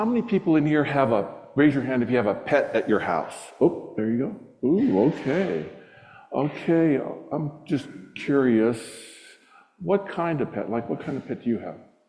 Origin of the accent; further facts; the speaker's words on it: Hawaii, United States; And it's a native Hawaiian name because I'm from Hawaii originally.